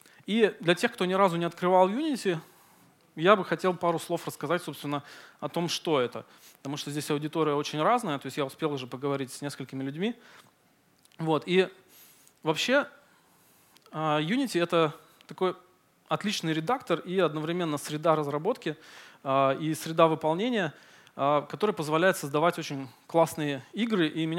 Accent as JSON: {"language": "Russian", "town": "Novosibirsk", "region": "Novosibirsk Oblast", "country": "Russia", "tie": "born or raised there", "said": "Новосибирск — это мой родной город, то есть я здесь родился и вырос."}